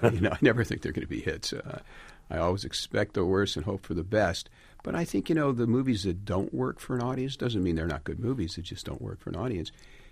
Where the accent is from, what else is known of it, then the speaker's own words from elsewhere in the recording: Detroit, Michigan, United States; because I was a kid from Detroit, not from Hollywood or New York